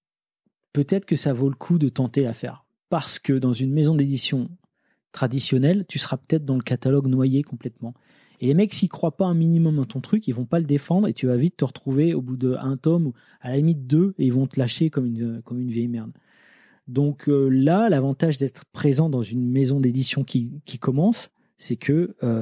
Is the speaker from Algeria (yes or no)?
no; Lille, Hauts-de-France, France; moi je viens de Lille